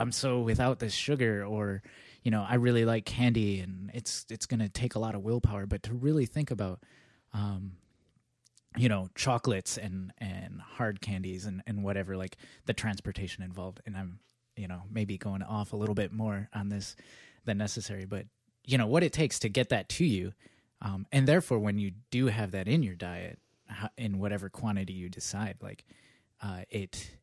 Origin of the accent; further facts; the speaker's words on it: Michigan, United States; I grew up in Michigan.